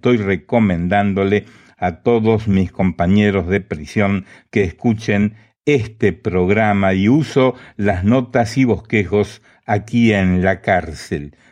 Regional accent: San Juan, Dominican Republic; cuando vivía en una montaña de mi pueblo natal en San Juan, República Dominicana.

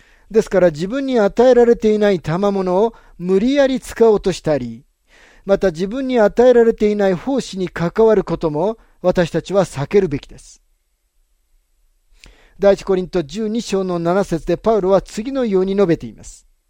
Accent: Texas, United States; now in California, United States; 私は人々が遠くからも近くからも葬式にたくさん出席するところのテキサスの出身です。

